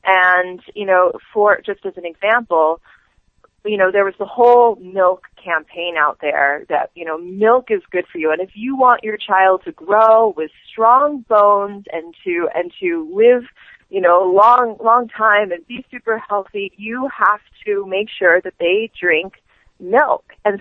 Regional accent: Los Angeles, California, United States; when I was growing up in San Fernando Valley in Los Angeles

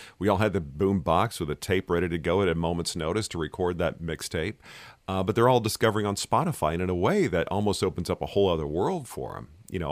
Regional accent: Dallas, Texas, United States; You know, I'm from Dallas originally, got to have a pickup.

